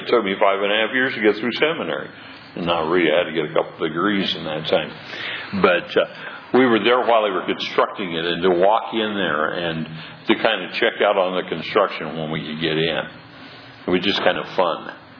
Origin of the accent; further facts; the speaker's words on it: California, United States; born there; No, I was born in California.